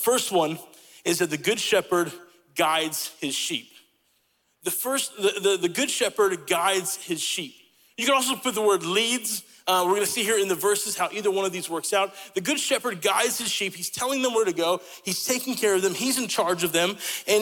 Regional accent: Italy; also born or lived in United States; I told you guys I grew up in Italy

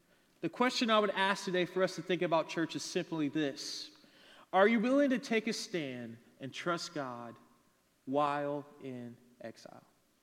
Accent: Pembroke, Georgia, United States; I grew up in a very small town called Pembroke, Georgia, which no one knows. So I say Savannah to make it easier for everyone.

